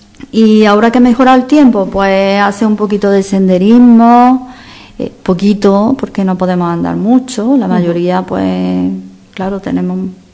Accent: Carcabuey, Andalusia, Spain; Sí, y por ejemplo Carcaboy, yo soy

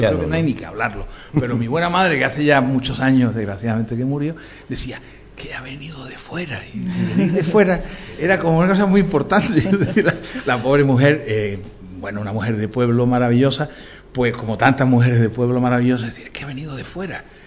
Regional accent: Andalusia, Spain; Yo no soy marciano, y soy andaluz

